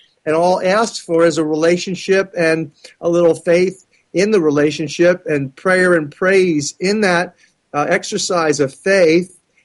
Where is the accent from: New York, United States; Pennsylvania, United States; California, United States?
Pennsylvania, United States; Philadelphia; even though we're both from Philadelphia and we have the same kind of kinship and similar social background.